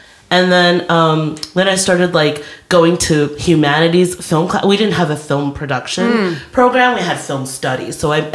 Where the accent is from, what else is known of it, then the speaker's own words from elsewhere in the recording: New Jersey, United States; also born or lived in Netherlands / California; I call myself a third culture kid. My parents and family are in Taiwan. Mm-hmm. And then we immigrated to the United States, New Jersey, specifically.